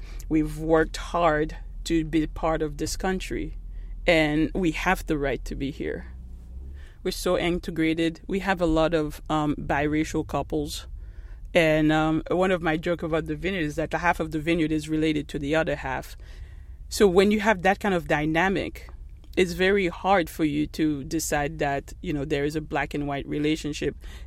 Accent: Haiti; I'm from Haiti and we have a different culture. You know, I have real big shoulders to stand on and I have a lot of pride being a Haitian and coming here.

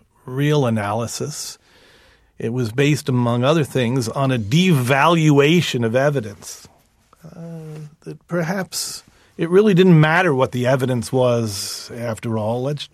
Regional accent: Long Island, New York, United States; I'm a Jew from Long Island, not a Catholic priest.

